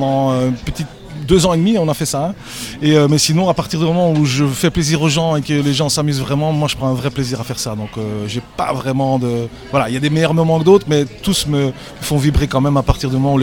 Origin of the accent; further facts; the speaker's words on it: Liège, Wallonia, Belgium; now in Remouchamps, Belgium; Je suis liégeois de base, oui. Et j'habite à Remouchamp maintenant.